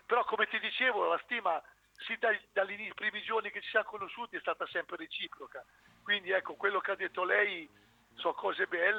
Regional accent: Ancona, Marche, Italy; born there; sappiamo che ad Ancona, io sono nato ad Ancona, bene o male, come ti dicevo, ne abbiamo viste tante

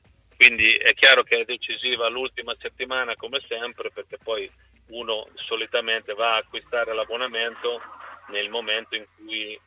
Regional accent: Ancona, Marche, Italy; io sono anconetano e so che questo è un vizio di noi anconetani.

